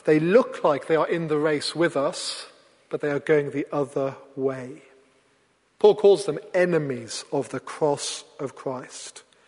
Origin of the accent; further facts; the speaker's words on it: Wales, United Kingdom; born there; they went to very great lengths, including air travel, much later in pregnancy than would today be allowed, to ensure that I was born in Wales.